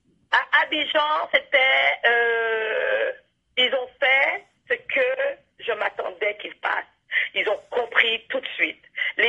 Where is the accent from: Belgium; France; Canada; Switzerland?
Canada; accent: Canadian; ils voulaient entendre mon accent canadien.